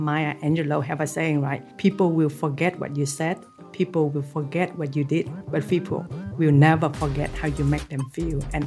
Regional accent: Vietnam; as a Vietnamese growing up in Vietnam, I watched a lot of street football on unpaid roles and a lot of World Cup football on black and white TV screen.

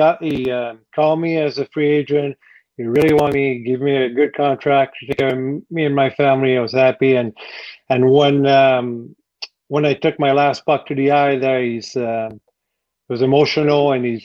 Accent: France; accent: French; English is a second language; now in United States; I can't get rid of my French accent. I don't know why it's still there after 27 years of being in the States

